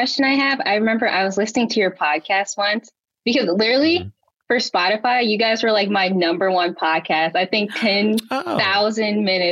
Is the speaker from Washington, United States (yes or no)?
no; Illinois, United States; now in Brooklyn, United States; I am in Brooklyn right now, but I'm from Illinois. But I'm here right now for college, so I go to NYU.